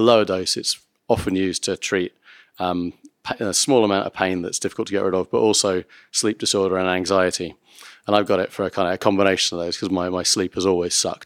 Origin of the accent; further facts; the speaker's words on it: Burton-on-Trent, West Midlands, United Kingdom; now in Nottingham, United Kingdom; So I'm from Burton-on-Trent, but I live in Nottingham.